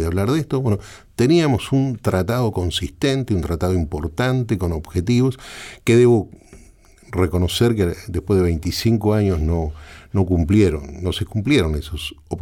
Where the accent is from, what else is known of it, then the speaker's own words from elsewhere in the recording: Uruguay; yo lo voté como parlamentario uruguayo